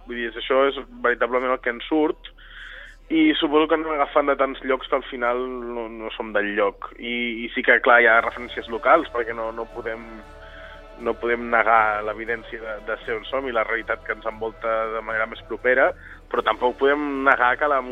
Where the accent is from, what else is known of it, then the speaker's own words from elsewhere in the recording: Vilanova, Catalonia, Spain; nosaltres som de Vilanova, i dissabte també toquem a casa